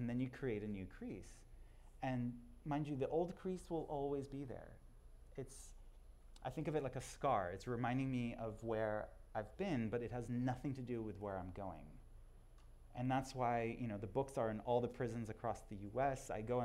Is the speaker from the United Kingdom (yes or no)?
no; Israel; so growing up in Israel, when somebody bombs a bus, do you know what we do? We catch the next one.